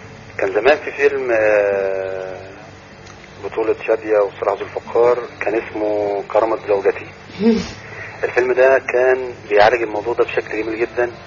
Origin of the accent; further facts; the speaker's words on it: Egypt; فانا شايف ان التسامح مش بقضية كبيرة عندنا في مصر.